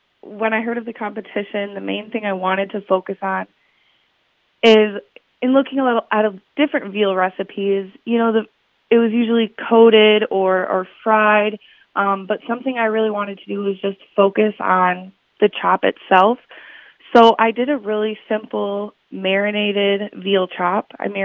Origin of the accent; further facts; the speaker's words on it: Plymouth, Wisconsin, United States; I am originally from Plymouth, Wisconsin. It's the cheese capital of Wisconsin, if I do believe so.